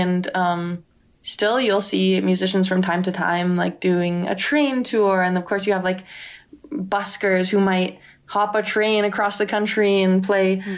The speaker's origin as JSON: {"language": "English", "region": "California", "country": "United States", "said": "Well, I'm from Silicon Valley."}